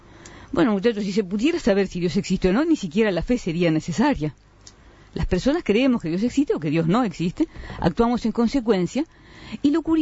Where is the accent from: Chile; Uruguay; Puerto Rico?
Uruguay